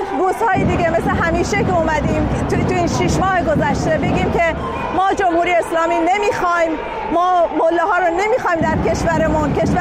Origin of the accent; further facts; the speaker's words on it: Iran; ما که خارج از ایران هستیم